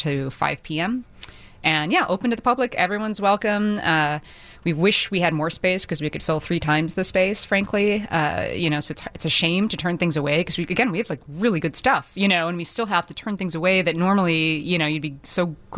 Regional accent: Illinois, United States; I'm from the suburbs here. I've been in Chicago for over 20 years, Chicago proper

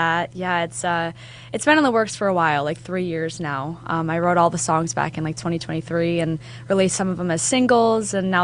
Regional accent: Kenmore, New York, United States; also born or lived in Amherst; Yeah, so I grew up in Kenmore, and okay. then we moved to Amherst in, like, 2012.

